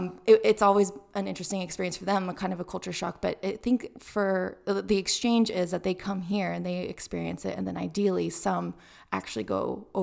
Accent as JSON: {"language": "English", "region": "California", "country": "United States", "said": "we're from California, we're neutral."}